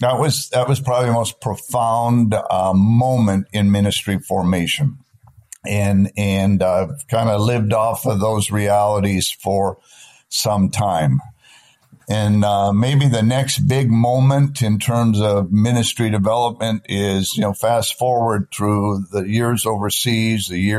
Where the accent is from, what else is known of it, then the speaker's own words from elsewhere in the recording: Napa, California, United States; it started as a 10-year-old kid in Sunday school in Napa, California. I grew up in Napa, California.